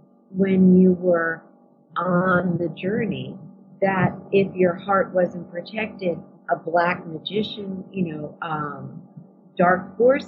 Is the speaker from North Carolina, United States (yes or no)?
no; Connecticut, United States; Where are you from?" And I said, "I'm from Connecticut."